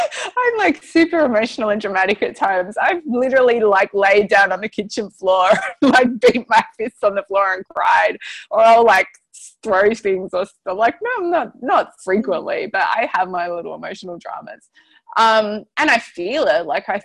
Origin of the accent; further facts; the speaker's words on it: Melbourne, Victoria, Australia; I was walking through town back in my hometown of Melbourne